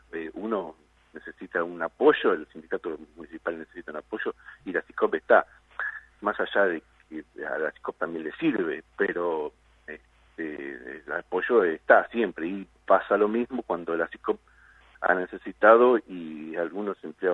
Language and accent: Spanish; Argentina; viste cómo somos los argentinos, que sacamos de la manga el as